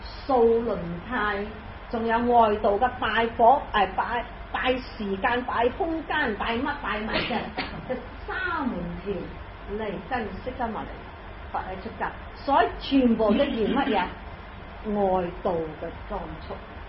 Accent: China; 我哋中國人係一個好實際嘅民族，就係咩啊？揾食，最緊要食啊！

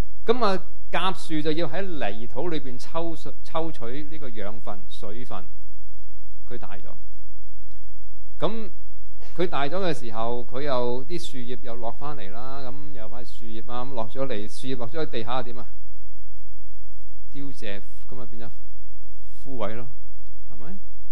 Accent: China; 但我話你係咩？我係中國人，咁你幾時出世啊？

